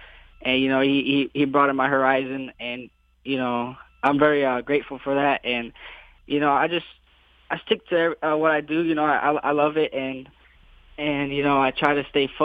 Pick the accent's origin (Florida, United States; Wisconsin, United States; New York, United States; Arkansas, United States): Florida, United States; Ocala; also born or lived in Miami; Well, I'm originally from Florida. I was born in Miami, but we moved from Miami to Ocala when I was about 10 years old